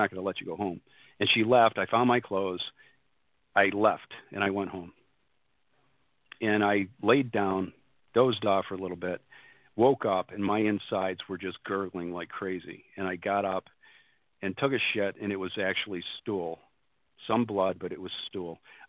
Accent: New York, United States; I just so happened to have gone home to my hometown, which is a few hours from Rochester, where I had this whole thing happen, Rochester, New York.

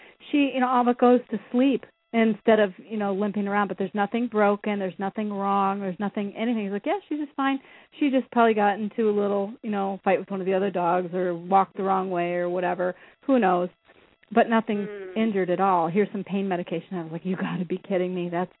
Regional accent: Iowa, United States; I'm from Iowa, man. We grew up right by the Hostess factories.

